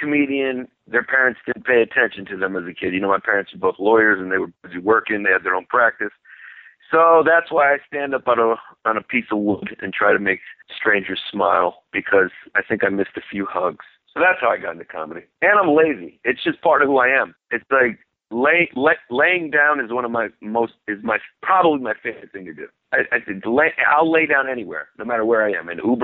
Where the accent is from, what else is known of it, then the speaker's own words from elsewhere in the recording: Brooklyn, New York, United States; Being Greek American, I didn't grow up in a Greek American neighborhood. I grew up in Brooklyn.